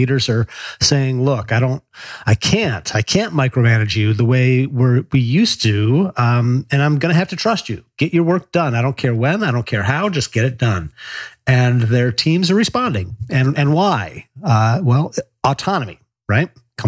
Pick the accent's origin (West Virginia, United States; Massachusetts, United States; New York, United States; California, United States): New York, United States; Buffalo; First of all, I grew up just outside of Buffalo, New York. So I'm completely there with the snow thing.